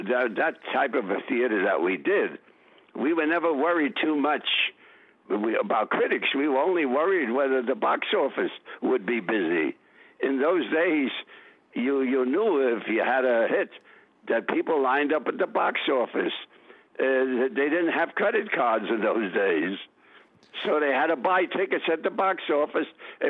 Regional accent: New York City, New York, United States; born there; Though I was born in Brooklyn, it happened by circumstances.

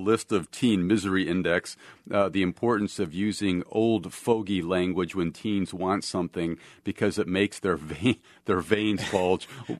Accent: Minnesota, United States; Invariably, I have Prairie Home Companion on because I'm from Minnesota and I've always connected with that show.

